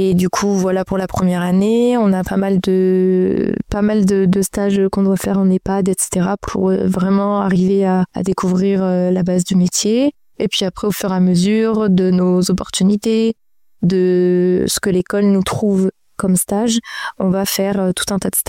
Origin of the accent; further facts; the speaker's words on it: Auvergne-Rhône-Alpes, France; je viens de France, donc en métropole. J'ai grandi chez mes parents en Ardèche, toute mon enfance je l'ai passée en Ardèche, et j'ai commencé à étudier en sortant du lycée à Lyon.